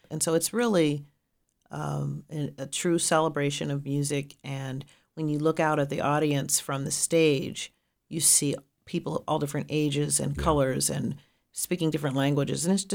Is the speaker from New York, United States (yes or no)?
no; Pittsburgh, Pennsylvania, United States; Anywhere I've traveled, when I say I'm from Pittsburgh, the people that I talk to, they immediately mention people like